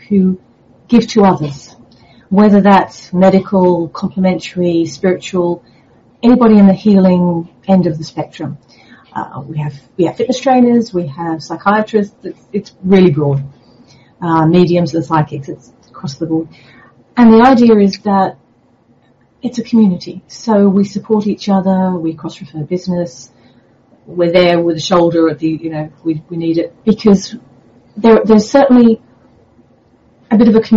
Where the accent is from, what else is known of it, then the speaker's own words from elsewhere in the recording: Sydney, New South Wales, Australia; moved away as an adult; now in England; I'm an Australian woman from Sydney growing up. Lived there until I was nearly 40, moved to England back in 2000. I'm a mum and a wife and an artist